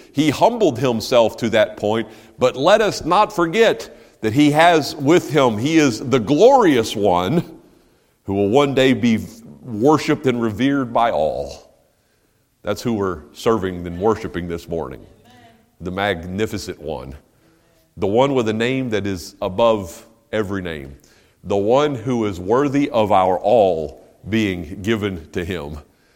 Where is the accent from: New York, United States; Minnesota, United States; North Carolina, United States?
North Carolina, United States; I grew up in Western North Carolina in the Blue Ridge Mountains there.